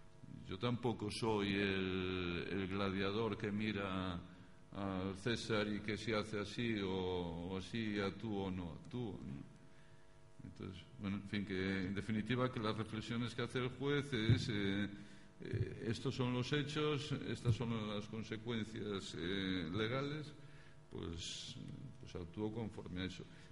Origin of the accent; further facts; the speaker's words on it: A Coruña, Galicia, Spain; yo soy de La Coruña